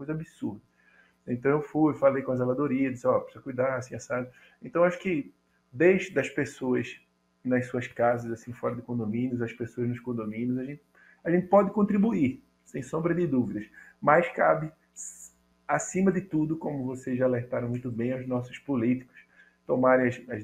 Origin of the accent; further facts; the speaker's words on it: Recife, Pernambuco, Brazil; eu sou do Recife